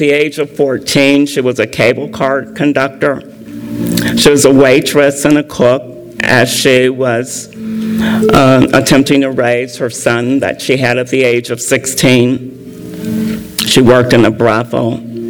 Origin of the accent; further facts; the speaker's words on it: Hope, Arkansas, United States; born there; also born or lived in Illinois; but I was born in Hope, Arkansas, about a couple of years after Bill Clinton. And my parents migrated north with the second migration to Illinois and took me with them.